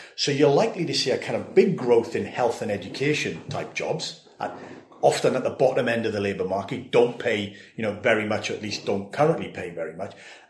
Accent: Swansea, Wales, United Kingdom; You know, in my hometown of Swansea

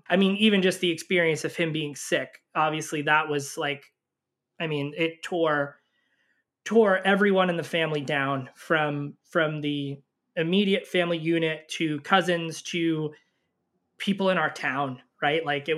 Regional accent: New York City, New York, United States; I grew up in New York City, working middle-class family, very tight-knit Italian family

